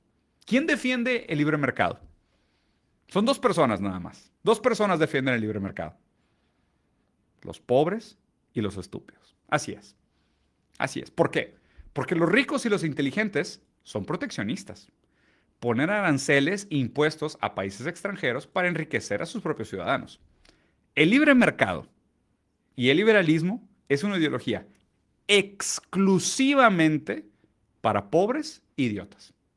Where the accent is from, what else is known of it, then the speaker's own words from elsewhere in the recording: Brazil; first language Portuguese; Spanish is a second language; Y esto lo digo como portugués, ¿okay? Como brasileño, como una persona lusoparlante.